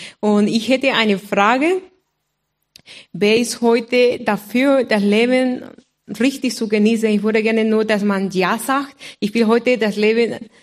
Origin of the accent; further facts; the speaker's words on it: Honduras; now in Kulbach, Germany; Ich komme aus Honduras, Mittelamerika. Und wohne seit 15 Jahren in Kulbach. Und auch seit 15 Jahren verheiratet mit einem Kulbacher